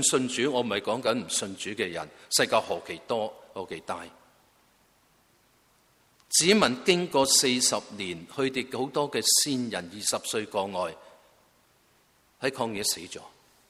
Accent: China; 啊特别我是中国人

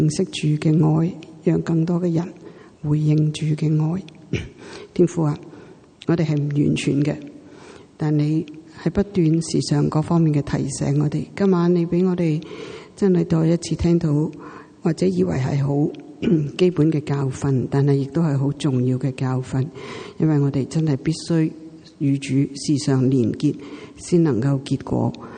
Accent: Hong Kong; now in Vancouver, Canada; 我哋由香港嚟到温哥华

